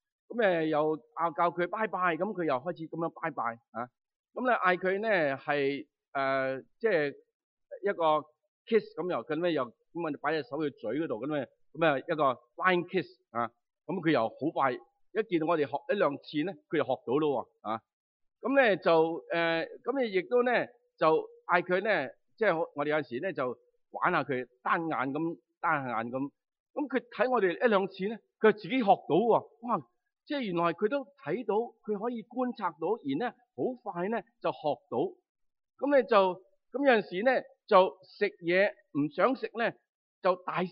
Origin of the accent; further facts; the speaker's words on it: China; 我哋出生于一个中国国土，我哋系中国人，我哋为我哋中国人嘅国籍、我哋嘅身份感到骄傲